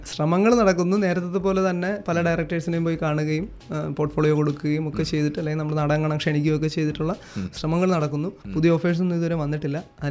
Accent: Bharathannur, Kerala, India; Correct സ്വന്തം സ്ഥലം ഭരതന്നൂരാണ് എന്റെ സ്വന്തം സ്ഥലം. തിരുവനന്തപുരം ജില്ലയിൽ തന്നെ ഇവിടെ നിന്ന് ഒരു 50 കിലോമീറ്റർ ഉണ്ട്. കല്ലറ പാങ്ങോട് ഭരതന്നൂരാണ് സ്വന്തം സ്ഥലം.

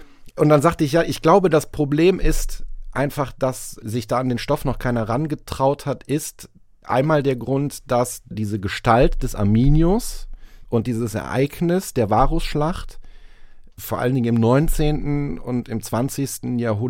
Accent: Rhineland, Germany; als Rheinländer sehe ich mich eher auf der anderen Seite.

